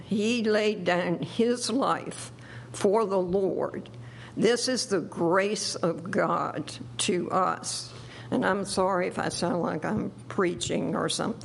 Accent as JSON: {"language": "English", "region": "Virginia", "country": "United States", "said": "now I'm from Southampton County, Virginia, myself"}